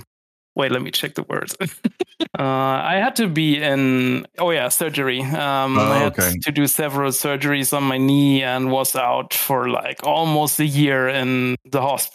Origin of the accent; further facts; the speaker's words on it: Germany; I've always played with my friends. I've had like a Game Boy and a Nintendo 64.